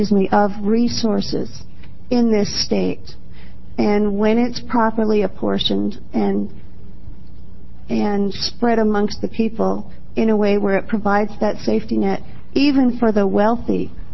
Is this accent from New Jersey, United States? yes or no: no; Eugene, Oregon, United States; And I'm from Eugene, Oregon.